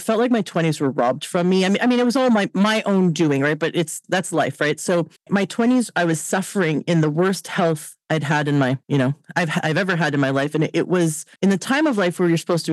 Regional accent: Canada; Because I'm from Canada.

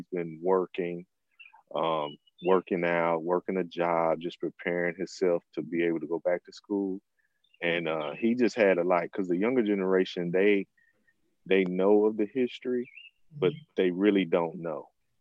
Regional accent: Lexington, North Carolina, United States; So I came home to my hometown, Lexington, North Carolina, to my sisters, to be near my family

